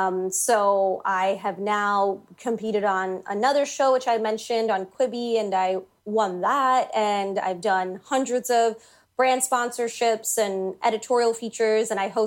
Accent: India; now in Boston, United States; I'm Indian

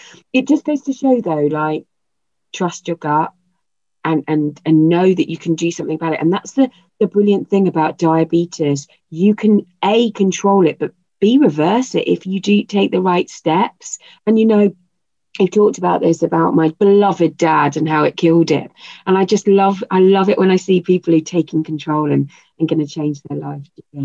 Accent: Yorkshire and the Humber, United Kingdom; accent: Yorkshire; Yorkshire. And I've got Yorkshire family. She finds it delightful. So I'm not going to be insulted about my Yorkshire accent.

